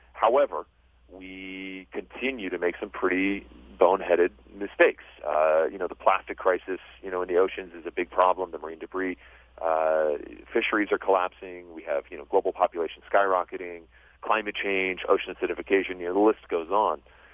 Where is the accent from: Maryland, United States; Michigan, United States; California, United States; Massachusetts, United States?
California, United States; Los Angeles; born there; You know, here's the thing. I was born in Los Angeles. My mother's American. My father was the French